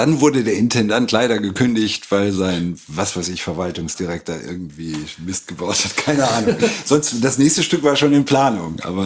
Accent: Lingen, Lower Saxony, Germany; Ganz nah der holländischen Grenze aus dem Emsland, aus Lingen-Ems.

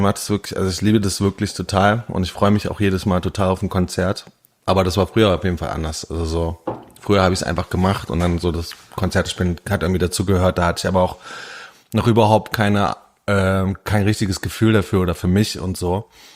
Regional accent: eastern Germany, Germany; ich komme halt aus dem Osten

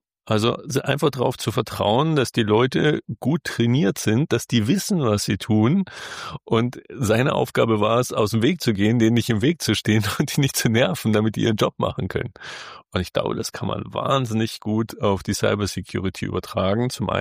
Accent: Germany; ich bin Deutscher, ganz offensichtlich, ich habe keinen Akzent oder keinen so deutlichen Akzent

